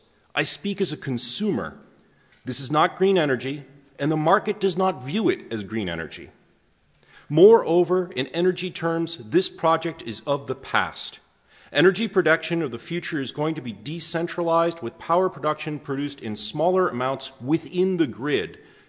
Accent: Massachusetts, United States; I am from Massachusetts. My parents brought me to New Hampshire annually. I returned to New Hampshire annually, and now I bring my children to New Hampshire.

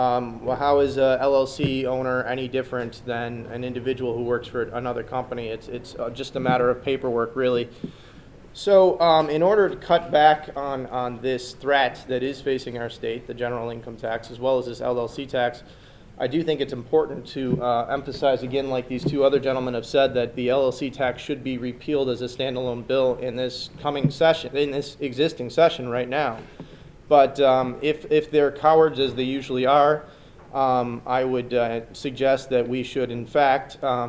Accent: Derry, New Hampshire, United States; Yeah, I'm from Derry

